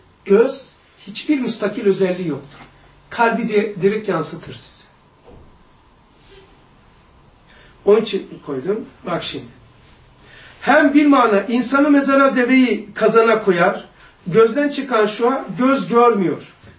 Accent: Black Sea Region, Turkey; Ben büyüdüğüm köyde 160 metrekare ancak tahtalı evdir. Karadeniz.

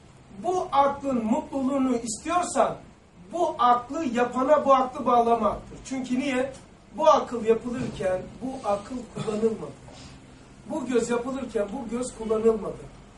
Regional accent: Black Sea Region, Turkey; Ben Karadenizliyim. Orada 100 metre, eskileri söylüyorum eskiler. 100 metre vardı yoktu. Tahtalı evlerimiz vardı.

